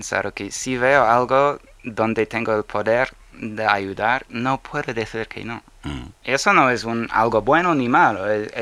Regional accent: Spain; Soy español, tío.

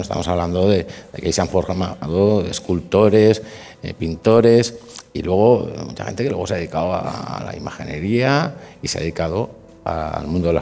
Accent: Valencian Community, Spain; eso digamos que constituye la base de nuestra idiosincrasia, ¿no?, como valencianos.

